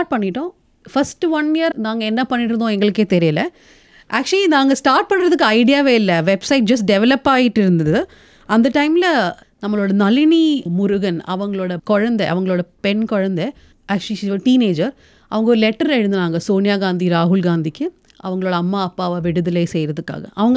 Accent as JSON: {"language": "Tamil", "region": "Kerala", "country": "India", "first_language": "Malayalam", "second_language": "Tamil", "said": "So நான் படித்ததும் எல்லாம் கேரளாவில், நான் ஒரு மலையாளி, அதனால என் தமிழ் கொஞ்சம் மலையாளம் மாதிரி இருக்கும்."}